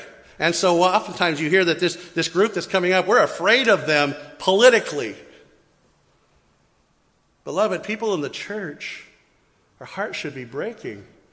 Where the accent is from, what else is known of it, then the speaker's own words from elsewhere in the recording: United States; growing up in America, I will tell you, even me in my youth